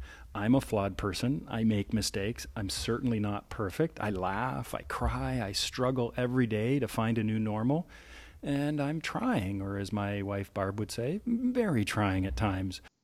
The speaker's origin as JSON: {"language": "English", "country": "Canada", "said": "I was ready to apologize as a Canadian"}